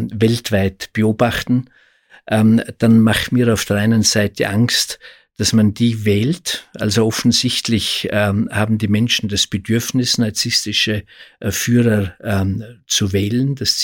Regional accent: Austria; bei uns in Österreich

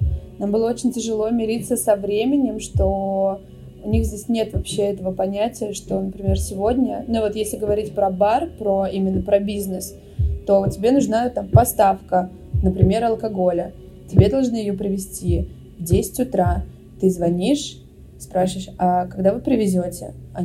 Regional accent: Uzbekistan; now in Russia; я приехала из Узбекистана, в Узбекистане мне говорили «русская, уходи», когда я приехала в Россию

